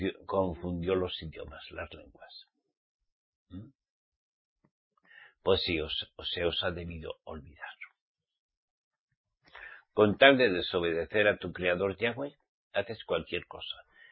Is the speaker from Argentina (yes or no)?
no; Spain; en mi país, en España